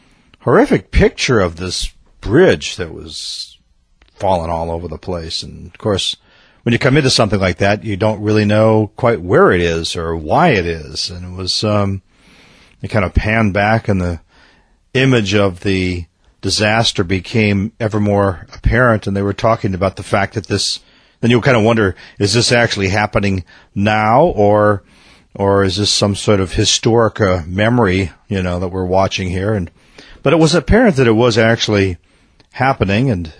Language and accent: English; Minnesota, United States; But I'm a Minnesotan, so it has a particular significance to me.